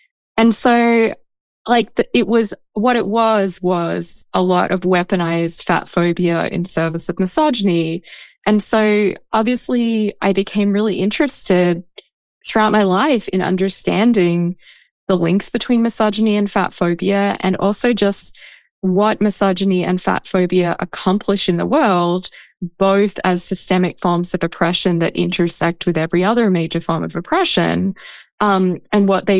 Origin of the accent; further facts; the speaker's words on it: Australia; accent: hybrid Australian-American; moved away as an adult; now in United States; I'm also Australian in terms of my origin and my rather silly hybrid Australian-American accent now. But I came to the States to go to grad school in philosophy.